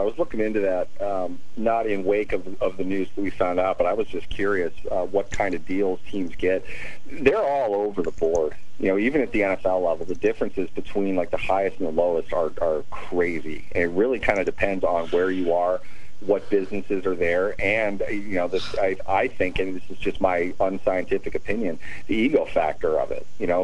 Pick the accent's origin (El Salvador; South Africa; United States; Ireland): United States; Minneapolis, Minnesota; growing up in Minneapolis, Target Center is where the Timberwolves played.